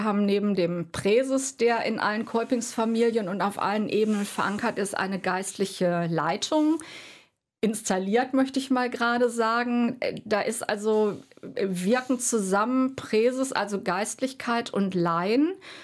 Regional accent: North Rhine-Westphalia, Germany; ich komme selber aus dem Ruhrgebiet

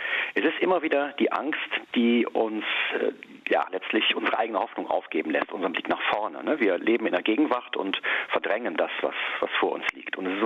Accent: Leverkusen, North Rhine-Westphalia, Germany; Hier bei uns in Grimoren-Rommerskirchen, in Gemeinden, wo ich früher war, in Bonn, in meiner Heimat Leverkusen, in Brühl

